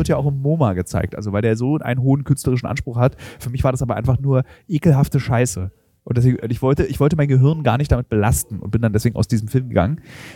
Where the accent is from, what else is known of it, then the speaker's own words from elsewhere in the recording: Berlin, Germany; Da ich als Berliner aber gar kein Auto eigentlich brauche